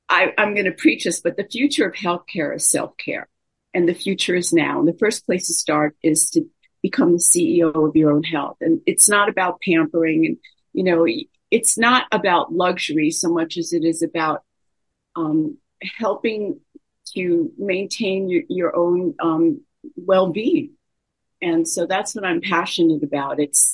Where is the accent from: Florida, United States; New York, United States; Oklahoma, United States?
New York, United States; I'm a coast girl. I'm from the East Coast, and now I'm on the West Coast.